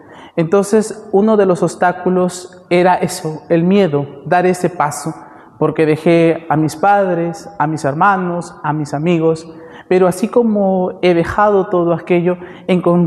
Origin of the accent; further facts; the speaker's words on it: Tambogrande, Piura, Peru; Yo soy de Tambo Grande, de un caserío que pertenece a la provincia de Piura.